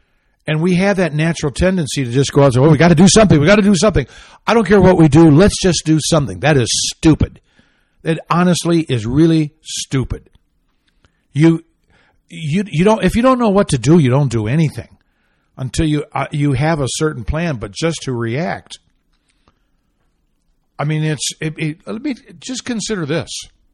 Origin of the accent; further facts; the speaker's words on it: Michigan, United States; This has got a Democrat governor in Michigan. It's my home state.